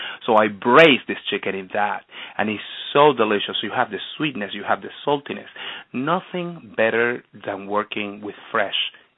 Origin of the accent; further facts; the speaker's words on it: Venezuela; I am from Venezuela. I was born in Venezuela and raised there.